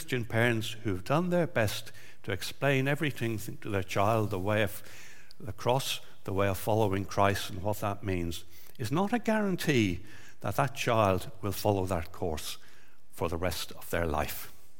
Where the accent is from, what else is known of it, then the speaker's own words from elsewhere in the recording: Dublin, Leinster, Ireland; when I was growing up in Dublin with Trevor, my elder brother